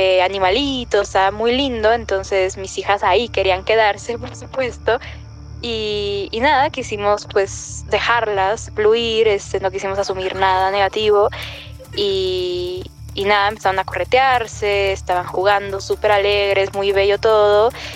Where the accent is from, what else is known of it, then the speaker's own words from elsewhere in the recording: Lima, Peru; yo soy de Lima, Perú